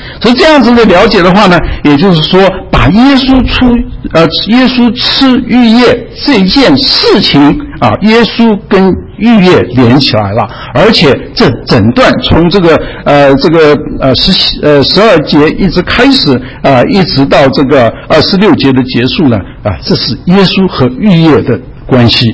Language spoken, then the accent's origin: Chinese; China; 因为按照我们中国人的习惯